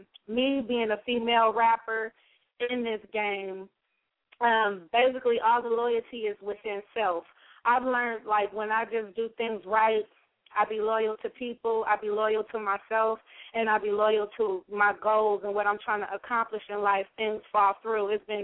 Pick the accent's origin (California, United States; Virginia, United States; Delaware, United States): California, United States; Los Angeles; I'm from the West Coast of L.A.